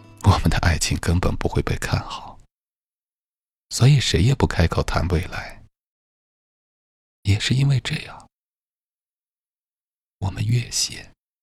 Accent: Fangchenggang, Guangxi, China; 我的家乡是广西防城港的

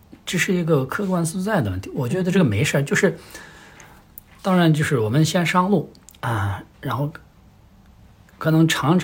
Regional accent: Xinjiang, China; now in Beijing, China; 我们的整个生活的因素跟我们老家跟新疆真的大不一样

